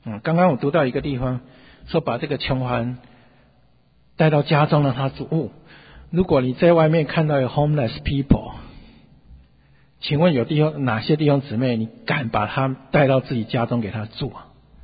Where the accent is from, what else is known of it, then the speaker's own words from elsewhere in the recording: Taiwan; 我们台湾人有一句话，不知道有没有会台语的